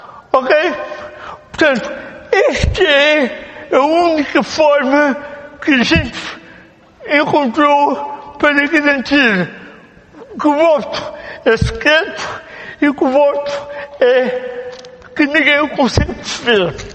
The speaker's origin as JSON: {"language": "Portuguese", "region": "Viseu", "country": "Portugal", "tie": "born or raised there", "lives_now": "Lisbon, Portugal", "said": "eu, cidadão de Lisboa, podia votar a Viseu, que é a minha terra natal"}